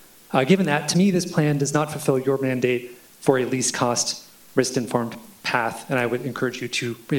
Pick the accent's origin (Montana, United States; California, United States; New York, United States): Montana, United States; Lewistown; I came here from Lewistown in central Montana